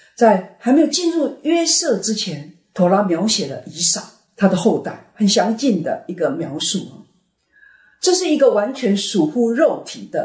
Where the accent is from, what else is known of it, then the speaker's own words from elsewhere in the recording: China; 我们中国人有一句俗话说，再回头已是百年身了